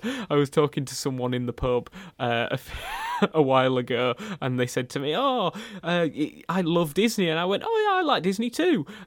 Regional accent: Yorkshire and the Humber, United Kingdom; because we're from West Yorkshire in the north of England, and we call tea... we call what other people might class as evening meal tea.

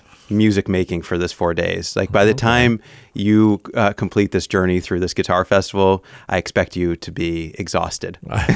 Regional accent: Chicago, Illinois, United States; So I'm originally from Chicago. I come from afar.

